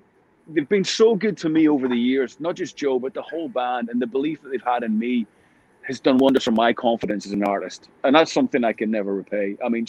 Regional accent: Belfast, Northern Ireland, United Kingdom; him and I both growing up in Belfast when we were kids in the 70s and 80s

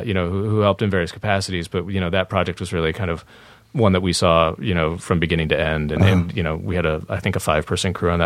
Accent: Columbia, Missouri, United States; our first two features were filmed in my hometown.

